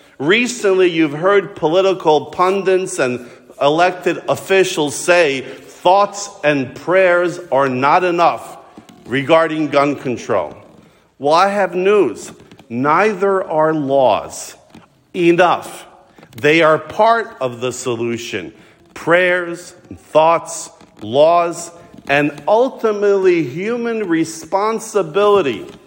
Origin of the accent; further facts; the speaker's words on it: Yonkers, New York, United States; My hometown of Yonkers was the first golf course in the United States.